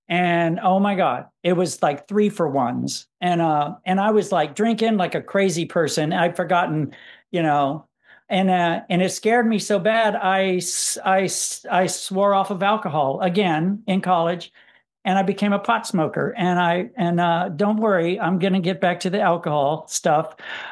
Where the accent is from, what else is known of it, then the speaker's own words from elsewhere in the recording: Georgia, United States; I grew up I grew up in Georgia.